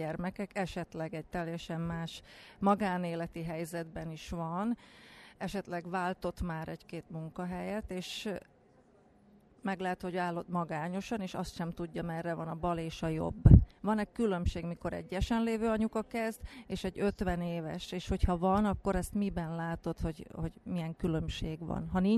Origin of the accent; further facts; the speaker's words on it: Komárno, Nitra Region, Slovakia; ugye komáromi vagyok én, és az ismerőseim többsége is komáromi